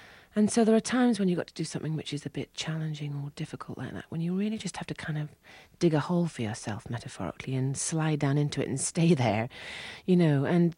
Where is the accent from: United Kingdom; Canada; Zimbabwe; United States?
United Kingdom; England; I think because we're English